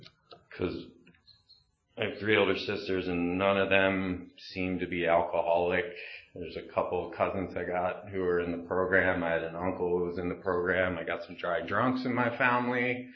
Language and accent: English; Pennsylvania, United States; born there; I was born in Delaware County outside of Philadelphia.